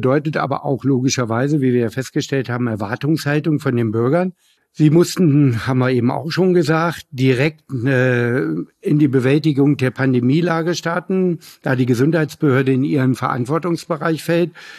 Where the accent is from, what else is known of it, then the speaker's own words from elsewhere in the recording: Hanover, Lower Saxony, Germany; das kann ich als Hannoveraner nur sagen. Und ich komme ja sogar aus dem Stadtteil Linden, das ist der Kultstadtteil.